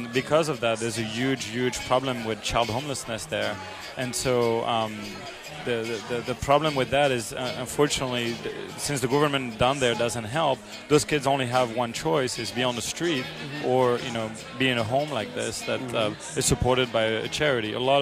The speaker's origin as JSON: {"language": "English", "country": "France", "moved": "as an adult", "lives_now": "United States", "said": "I'm originally from France. I came to the United States 15 years ago"}